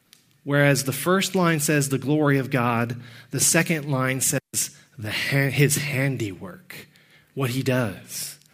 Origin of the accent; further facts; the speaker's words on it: Texas, United States; I'm from Texas. There are many things Texans do. Poetry is not one of them.